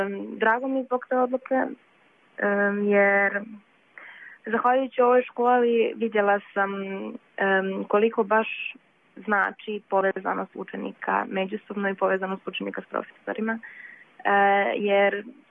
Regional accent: Vojnić, Karlovac County, Croatia; dolazim iz Vojnića, to je jedna općina smještena u Karlovačkoj županiji.

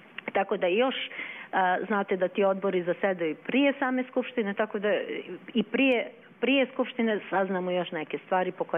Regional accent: North Macedonia; Serbian is a second language; E sad, ja kao Makedonka, ja o onome što se pričalo na sastanku savjeta

